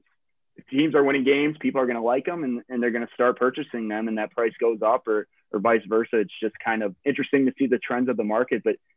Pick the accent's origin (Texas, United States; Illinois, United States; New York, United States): Illinois, United States; Chicago; Like I'm from Chicago, I'm a Bulls fan, so the Bulls started out pretty low.